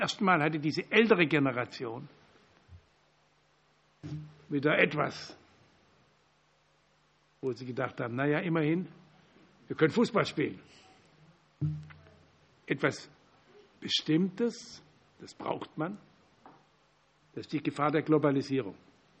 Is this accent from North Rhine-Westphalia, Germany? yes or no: no; Baden-Württemberg, Germany; Wenn Sie aufgewachsen sind im Schwarzwald, wie ich bin, haben Sie in den 50er, 60er Jahren selten jüdische Menschen erlebt.